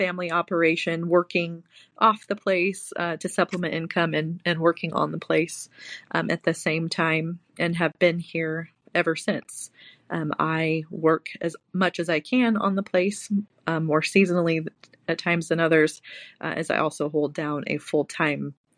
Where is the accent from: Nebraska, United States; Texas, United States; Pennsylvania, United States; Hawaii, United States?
Nebraska, United States; So I am a lifelong Nebraska girl, born and raised in Northeast Custer County, which is right in the middle of the state of Nebraska.